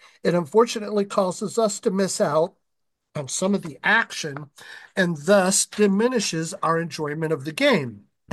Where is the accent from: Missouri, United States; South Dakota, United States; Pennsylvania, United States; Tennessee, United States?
Missouri, United States; St. Louis; now in Utah, United States; My family knows I grew up in St. Louis, so I'm a diehard St. Louis Cardinals fan and St. Louis Blues fan.